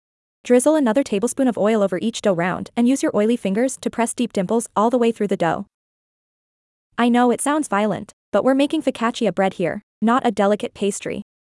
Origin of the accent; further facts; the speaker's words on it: Michigan, United States; it's disappointing that I can't enjoy these yummy treats daily right from my hometown in Michigan.